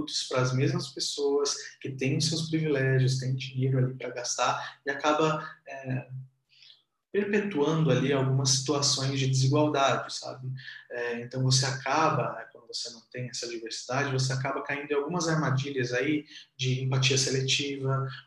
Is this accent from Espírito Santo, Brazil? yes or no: no; São Paulo, Brazil; also born or lived in Santo André; sou de família nordestina também, que veio do interior ali do Ceará, se jogaram aqui em São Paulo, nasci em Santo André, fui criado na zona leste de São Paulo ali até os meus 20 e poucos anos.